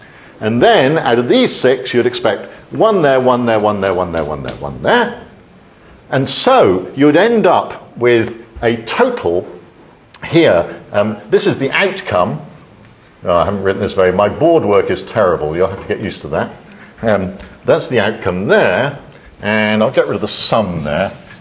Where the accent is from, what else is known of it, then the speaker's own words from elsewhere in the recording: England, United Kingdom; I'm not going to be correct English. I'm English. I'm allowed to use bad English.